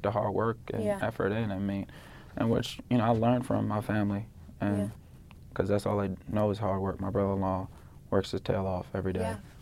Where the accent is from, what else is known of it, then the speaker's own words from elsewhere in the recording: New Brunswick, New Jersey, United States; born there; also born or lived in Sierra Leone; I mean, when I was younger, obviously I was born in New Brunswick, New Jersey, and as a kid, I lived there for about 2-3 years and then moved to Sierra Leone.